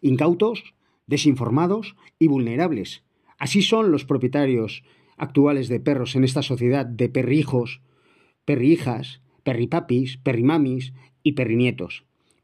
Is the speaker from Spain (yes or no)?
yes; Spain; hay menos sentido común en los propietarios de perros en mi país, España.